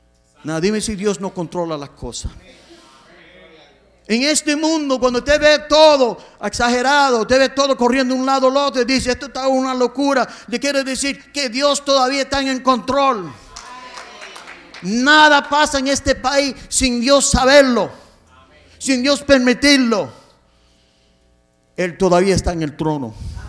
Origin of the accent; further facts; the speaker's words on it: Gary, Indiana, United States; Y yo soy nacido y criado en Gary, Indiana. No todos los puertorriqueños son de Nueva York o de California, otro sitio, o de Miami. Algunos son de Gary, Indiana. Y ahí es donde yo nací.